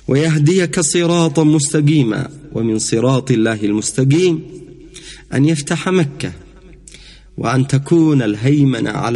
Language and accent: Arabic; Yemen; ولم نسمح لهم أن يطأوا بأقدامهم بلدنا